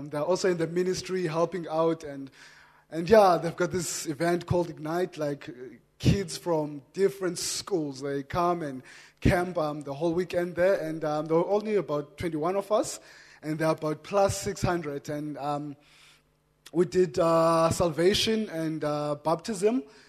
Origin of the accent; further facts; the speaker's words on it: Barkly East, Eastern Cape, South Africa; I'm from Barclay East. I grew up there.